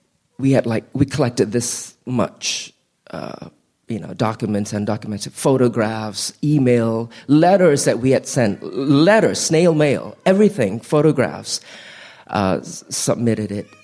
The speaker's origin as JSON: {"language": "English", "country": "Singapore", "tie": "born or raised there", "moved": "as an adult", "lives_now": "Baltimore, United States", "said": "I grew up in Singapore, it's tropical, but never that kind of Baltimore heat."}